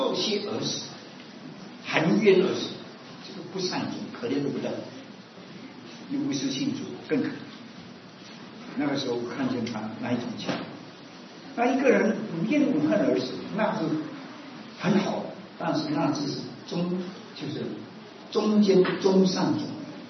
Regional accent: China; now in United States; 我说：“我中国人，什么气得要命？”

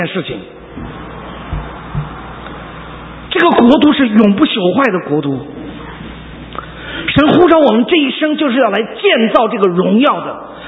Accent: China; 其实这几个门徒哈，我相信他跟我们中国人有点像

